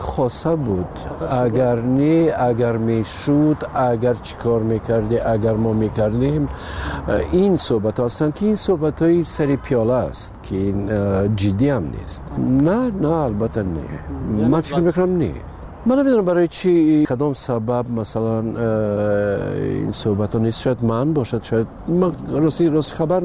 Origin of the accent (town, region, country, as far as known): Tajikistan